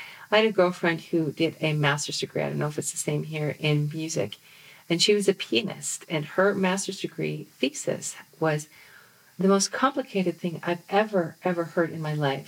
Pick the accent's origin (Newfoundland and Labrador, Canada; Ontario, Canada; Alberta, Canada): Alberta, Canada; Wetaskiwin; my hometown, Wetaskiwin, Alberta, where there's only 12,500 inhabitants